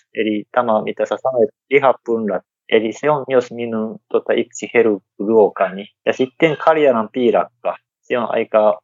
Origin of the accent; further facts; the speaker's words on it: Osaka, Japan; Finnish is a second language; missä mä oon kotoisin, Osakassa, siellä ei ole joka vuosi tulee lunta.